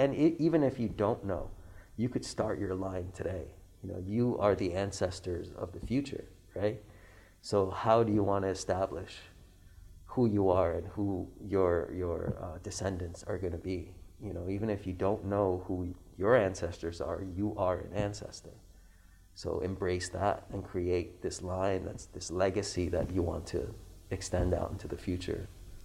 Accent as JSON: {"language": "English", "country": "Iran", "said": "I tell them I'm from Iran and tell them a little bit about my story and the history of where I'm from."}